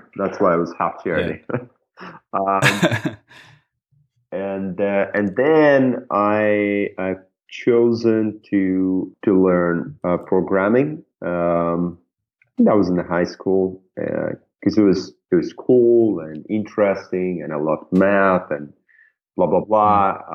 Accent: Minsk, Minsk City, Belarus; So I grew up in Belarus in Minsk

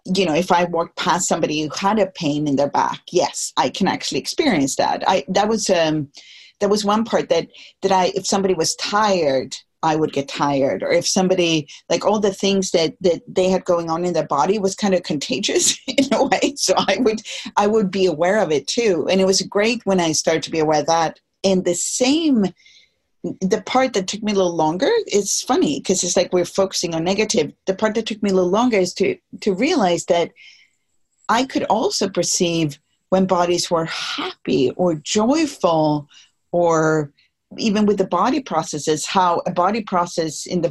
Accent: Stockholm, Stockholm County, Sweden; It's in Stockholm. It's in my hometown this summer in the beautiful Scandinavian light.

